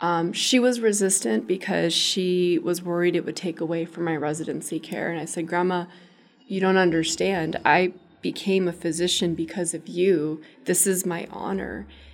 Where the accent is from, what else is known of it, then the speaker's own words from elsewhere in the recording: Delano, California, United States; I am honored to still practice in my hometown of Delano, California, across the street from where I went to preschool as a kid.